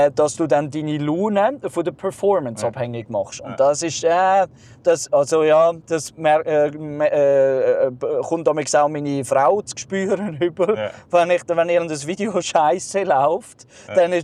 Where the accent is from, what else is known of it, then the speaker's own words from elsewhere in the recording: Zurich, Switzerland; Ich kenne das natürlich nicht so als Zürcher, aber ja.